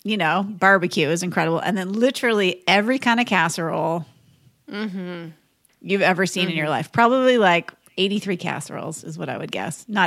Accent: Minnesota, United States; So I grew up in Minnesota, and I always thought my Thanksgiving was pretty good.

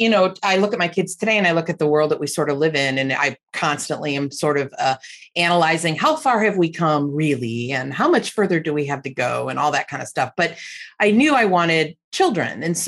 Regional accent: Buffalo, New York, United States; I am from Buffalo and I'm the proud mom of two 17, almost 18 year old children.

